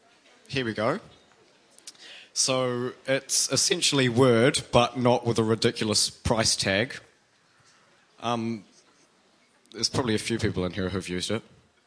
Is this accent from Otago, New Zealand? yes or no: no; Wellington, New Zealand; We're from Marsden Whitby, which is a lot smaller.